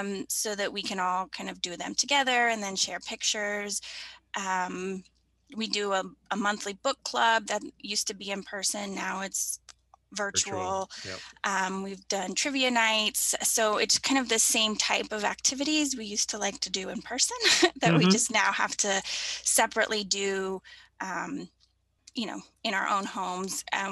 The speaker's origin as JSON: {"language": "English", "region": "Georgia", "country": "United States", "tie": "born or raised there", "said": "So I grew up in Georgia and moved here after I got married with my husband."}